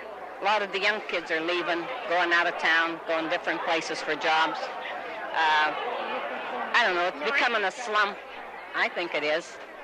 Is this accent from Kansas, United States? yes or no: no; Ohio, United States; We're from Campbell, Struthers, Youngstown, all around there, Mahoning County.